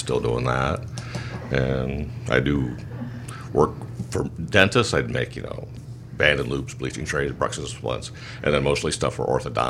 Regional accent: Michigan City, Indiana, United States; also born or lived in Springfield, Missouri; I was born in Michigan City, went there, Cool Spring Rogers, all that stuff. Went to Springfield, Missouri for college

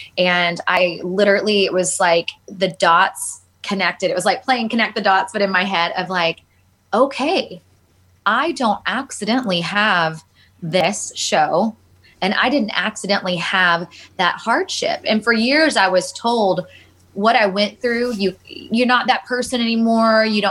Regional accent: Texas, United States; I started anchoring a morning show outside of my hometown. I lived outside of Dallas

